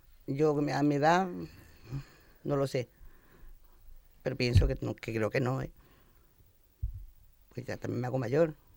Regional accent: Formentera, Balearic Islands, Spain; Pues yo no nací aquí, pero soy de aquí, de Formentera, yo soy de Formentera.

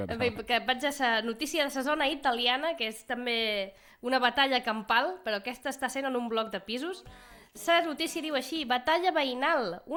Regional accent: Puig d'en Valls, Balearic Islands, Spain; Puig d'en Valls.

